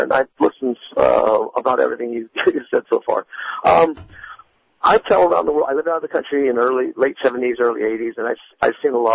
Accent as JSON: {"language": "English", "country": "United States", "said": "I am American. All right. Native American, actually."}